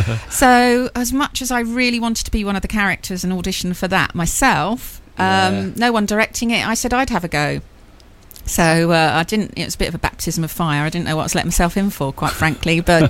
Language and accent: English; Ryde, South East England, United Kingdom; also born or lived in Leatherhead; Home here was Ryde.